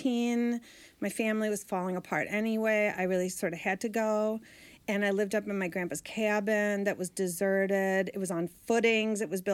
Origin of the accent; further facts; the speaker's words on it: Chicago, Illinois, United States; I was from Chicago. I had been listening to more like … stuff like that.